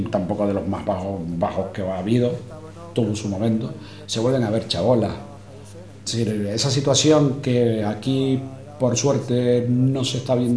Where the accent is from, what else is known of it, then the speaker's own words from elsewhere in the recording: Canary Islands, Spain; pero en mi tierra, yo soy canario, están en torno al 30%